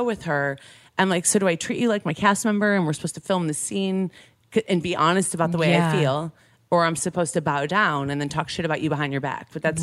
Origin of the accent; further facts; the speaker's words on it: Michigan, United States; I grew up in Michigan. Like we didn't have a lot of money.